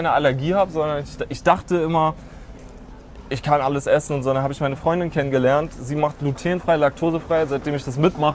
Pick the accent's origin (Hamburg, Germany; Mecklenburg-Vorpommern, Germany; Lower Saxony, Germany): Mecklenburg-Vorpommern, Germany; Rostock; now in Berlin, Germany; Ich komme aus Rostock eigentlich. Ich bin hier gelandet, wie jeder Künstler.